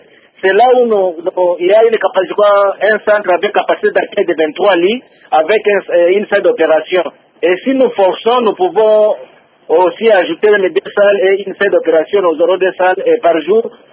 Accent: DR Congo; Or, ici chez nous au Congo, tout le monde, même les médecins, en blouse blanche, quand ça ne va pas, ils se lancent dans la rue.

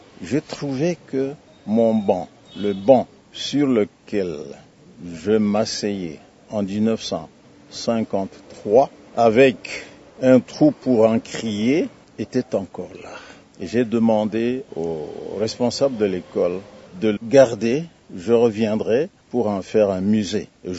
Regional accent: Bukavu, South Kivu, DR Congo; Chez nous, à Bukavu, plus précisément, bon, c'est déjà une région où il y a abondance de nourriture.

